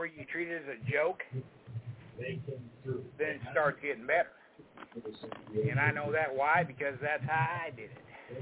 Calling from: Dallas, Texas, United States; Yeah, Dallas, Texas.

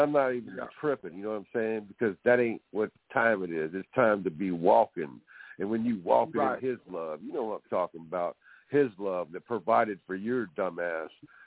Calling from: California, United States; I'm calling from California, the West Coast, by the way.

